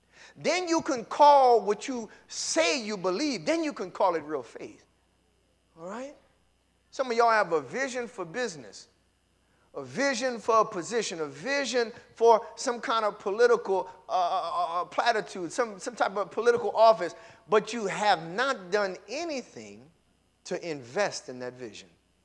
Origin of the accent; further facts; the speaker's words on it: Baton Rouge, Louisiana, United States; We come from Baton Rouge, I'm telling you, with $50 in our pocket.